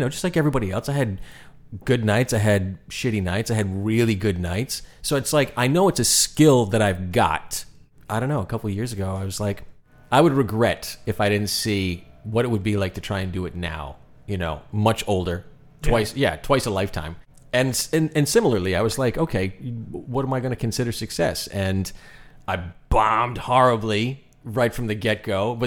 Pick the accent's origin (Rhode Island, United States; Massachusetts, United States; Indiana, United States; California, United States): Rhode Island, United States; I'm from Rhode Island, you know, smallest state in the country.